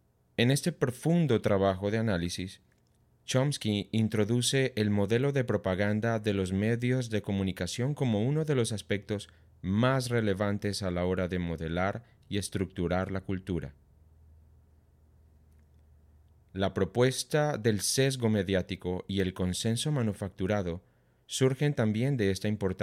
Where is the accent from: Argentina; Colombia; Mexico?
Colombia; en mi país, Colombia, 3 personas controlan la información que fluye por prensa, televisión, radio y portales de Internet asociados.